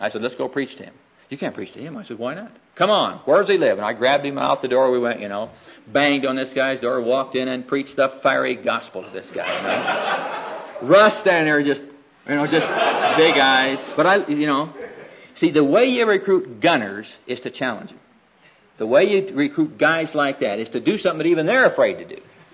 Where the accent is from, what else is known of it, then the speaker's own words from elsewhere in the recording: Midwest, United States; And I said, well, I'm from the Midwest, Doss. I was born.